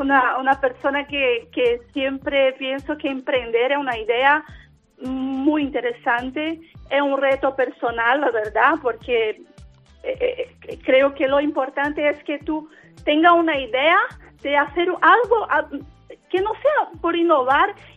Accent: Brazil; Spanish is a second language; now in Spain; era una oportunidad de hacer lo que hacía en mi país, pero ahora aquí en Europa, con España y Portugal

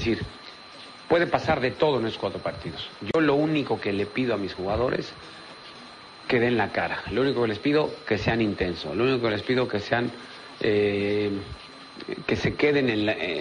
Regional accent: Mexico; hoy es el Día de la Madre en mi país, 10 de mayo, saludos a las madres mexicanas

